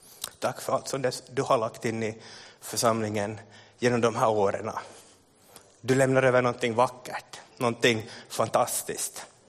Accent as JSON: {"language": "Swedish", "town": "Ekenäs", "region": "Uusimaa", "country": "Finland", "tie": "born or raised there", "said": "flyttade den här mannen med sin familj till Ekenäs. Där jag är uppvuxen."}